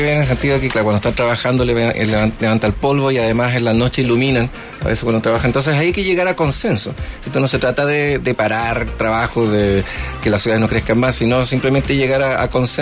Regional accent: Chile; De hecho, yo soy chileno.

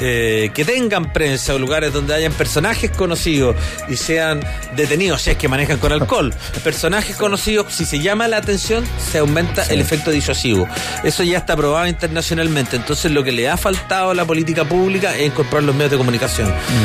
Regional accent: Viña del Mar, Valparaíso, Chile; yo de Viña, pero bueno, somos de la quinta región

